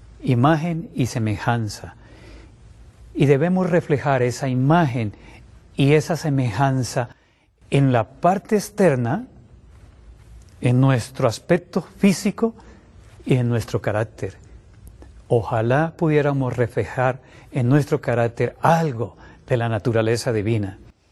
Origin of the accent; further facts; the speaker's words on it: Colombia; soy médico internista, vengo de la República de Colombia